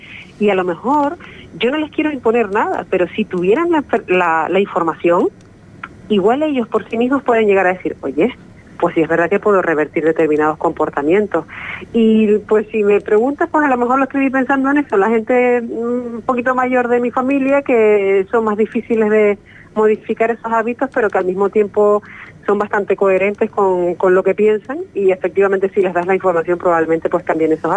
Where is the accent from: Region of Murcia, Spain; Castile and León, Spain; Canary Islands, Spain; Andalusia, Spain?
Canary Islands, Spain; Tenerife; mi adolescencia aquí, yo soy de Tenerife